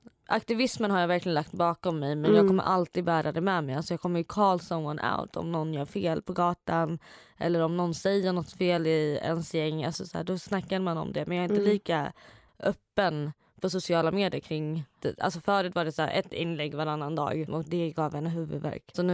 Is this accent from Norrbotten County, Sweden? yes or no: no; Gothenburg, Västra Götaland County, Sweden; now in Stockholm, Sweden; I januari, från Göteborg.